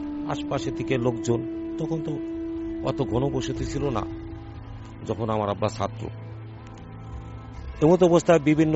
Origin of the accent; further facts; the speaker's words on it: Faridpur, Dhaka Division, Bangladesh; আমি ফরিদপুর টাপাখোলার লেকপার থেকে এসেছি।